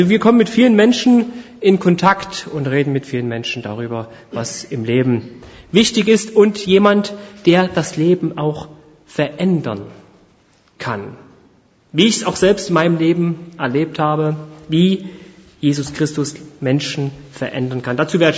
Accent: Saxony, Germany; Und ich bin gebürtiger Erzgebirgler, komme aus Sachsen, wohne aber seit 2011 in den alten Bundesländern.

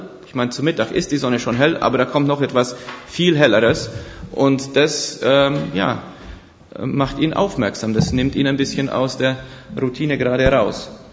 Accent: Romania; ich bin in Rumänien aufgewachsen

